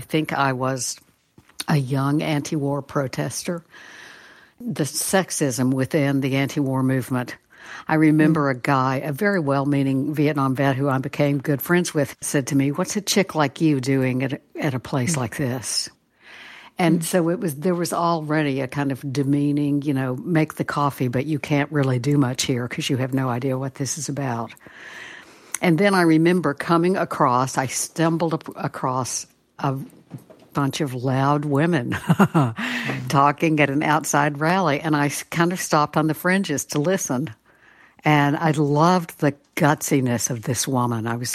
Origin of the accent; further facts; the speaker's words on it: Texas, United States; I think because I grew up in the Panhandle